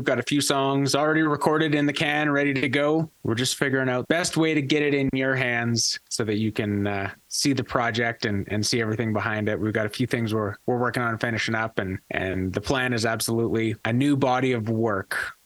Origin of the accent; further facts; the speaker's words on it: Innisfail, Alberta, Canada; now in Calgary, Canada; Yeah, I grew up in Innisfail, spent my whole life growing up there as a kid, and moved to Calgary, I guess, in would have been 2014 for the first time, and have been kind of back and forth since then. But Calgary's been my home for quite a few years now.